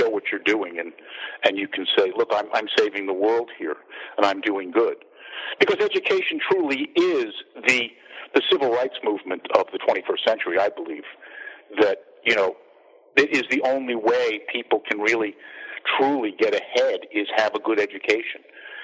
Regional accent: Long Island, New York, United States; I'm from Long Island originally, and on Long Island there is a school district that has the most amazing results from any test they give the kids.

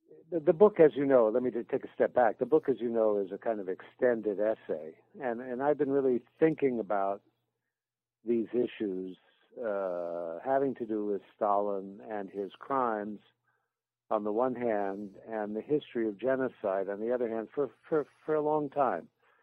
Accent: New York, United States; born there; also born or lived in grew up all over the world; Well, I was born in New York. I'm an army brat, so I grew up pretty much all over the world

